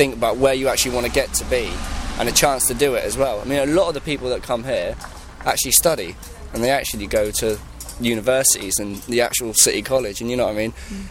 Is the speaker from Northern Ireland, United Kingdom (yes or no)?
no; Norwich, East of England, United Kingdom; I came from Norwich, I lived in Norwich, and I've got to stay in Norwich